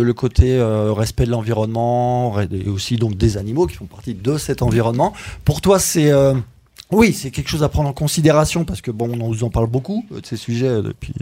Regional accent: Paris, Île-de-France, France; Moi, je suis parisien à la base, donc excusez-moi.

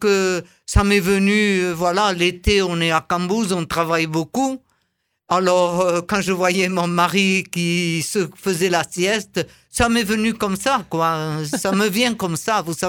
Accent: France; first language Occitan; French is a second language; Parce que d'abord, c'est ma langue natale, ma première langue, et que sa sonorité me plaît.

